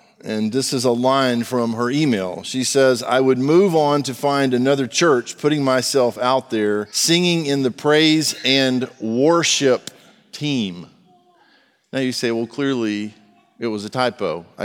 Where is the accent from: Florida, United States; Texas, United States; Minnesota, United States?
Texas, United States; No, I'm just from Texas, and that's how we say it, the worship team.